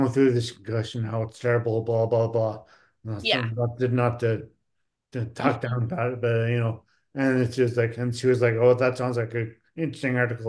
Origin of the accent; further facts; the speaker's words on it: East Coast, Canada; I don't know. I'm East Coast Canada, so